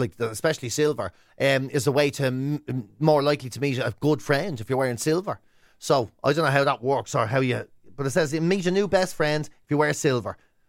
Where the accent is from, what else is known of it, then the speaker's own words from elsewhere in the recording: Finglas, Leinster, Ireland; from Finglas.